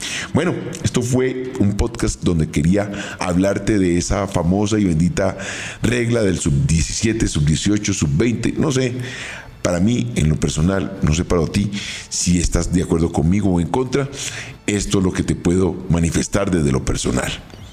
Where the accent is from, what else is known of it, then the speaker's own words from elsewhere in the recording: Colombia; Somos colombianos, sudamericanos